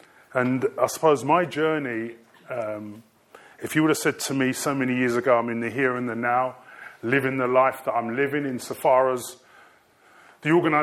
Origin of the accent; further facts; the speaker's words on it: London, United Kingdom; I'm a young man from, family comes from Jamaica, Jamaican parentage. And I grew up in Lewisham, southeast London, which was a fantastic place to grow up. And we lived around Lewisham, Woolwich, Thamesmead, Plumstead, Abbeywood, Brixton